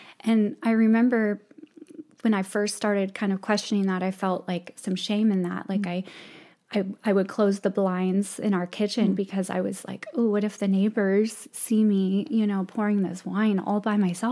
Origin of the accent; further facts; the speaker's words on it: Fremont, California, United States; we grew up here in Fremont